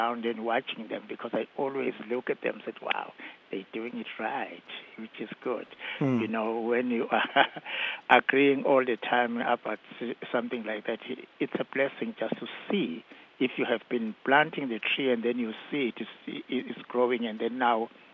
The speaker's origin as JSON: {"language": "English", "region": "KwaZulu-Natal", "country": "South Africa", "said": "So the one that we're from Zululand, which is KZN now, so their singing, it became so good."}